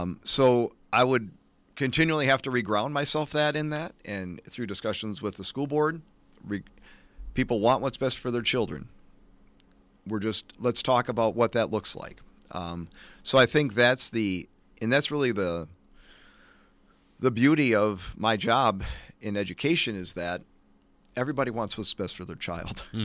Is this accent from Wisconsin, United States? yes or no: yes; Racine, Wisconsin, United States; I've been joking that I'm a native cousin, growing up in Racine.